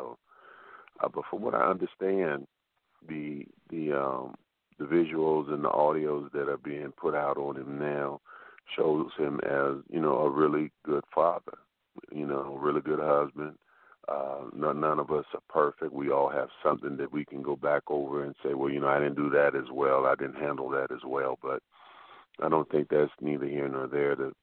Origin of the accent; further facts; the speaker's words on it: Chicago, Illinois, United States; going back for the All-Star weekend reminded me what it was like growing up in Chicago. It was cold.